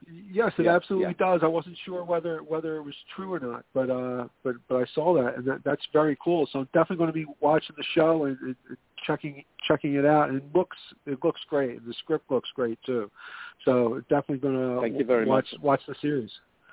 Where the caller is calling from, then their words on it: Philadelphia, Pennsylvania, United States; Hey, Simon. … calling from Philadelphia.